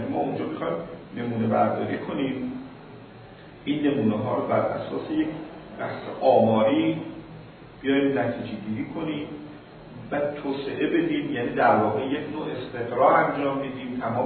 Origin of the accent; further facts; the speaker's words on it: Tehran, Tehran Province, Iran; حالا ما تهرانی هستیم و تهران رفت آمد میکنیم